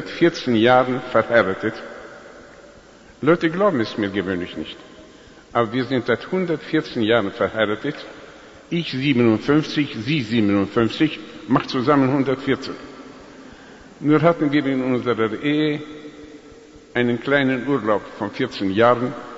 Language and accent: German; Romania; da bekam ich einen Telefonanruf von Bukarest, von Rumänien, meinem Heimatland.